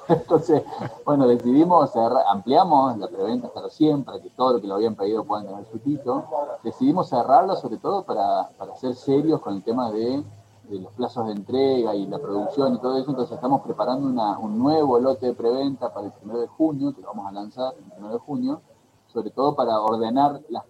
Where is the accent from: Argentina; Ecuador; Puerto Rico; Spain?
Argentina; Como argentino